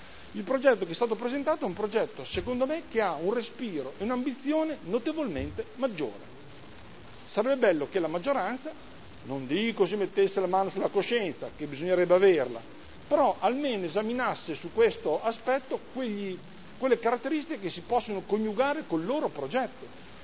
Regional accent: Modena, Emilia-Romagna, Italy; Sono modenese da sempre, ho vissuto in centro da sempre.

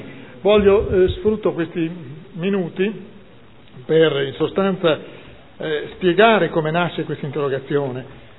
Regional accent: Modena, Emilia-Romagna, Italy; come modenese, io lì ho passato una vita prima al cinema come bambino, e poi abitavo a Viale in Guerra

